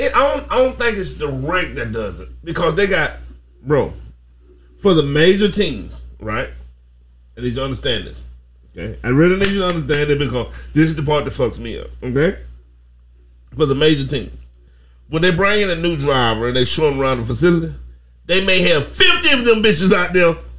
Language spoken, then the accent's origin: English; Atmore, Alabama, United States; See, I'm from Atmo. Little city in Alabama for people from France that mess with us and places like that. It's a little city in the southern part of the United States.